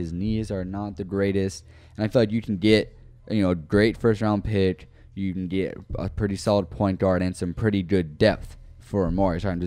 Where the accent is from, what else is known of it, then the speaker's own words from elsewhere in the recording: Denver, Colorado, United States; so I'm from Denver.